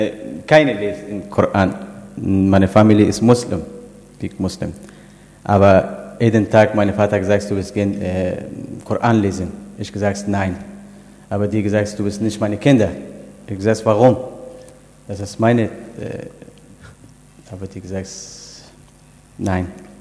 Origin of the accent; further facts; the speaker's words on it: Afghanistan; German is a second language; Ich komme aus Afghanistan.